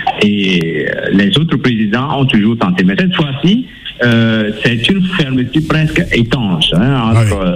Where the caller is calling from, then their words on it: Cotonou, Littoral, Benin; Chez nous, à Cotonou, c'est sensible déjà.